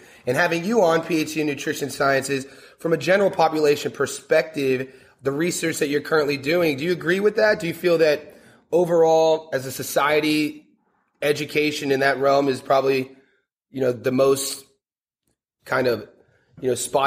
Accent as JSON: {"language": "English", "region": "Ohio", "country": "United States", "tie": "born or raised there", "moved": "as an adult", "lives_now": "Australia", "said": "Yeah, I grew up in Northeast Ohio, and I've been in Australia for about 4 years."}